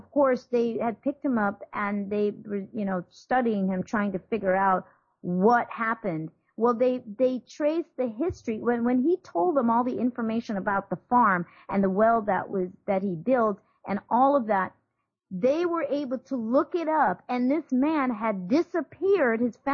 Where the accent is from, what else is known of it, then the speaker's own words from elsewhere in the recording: Jamaica; born there; I was born in Jamaica, but all of a sudden I look, and everything around me at that moment looks like I am in Jamaica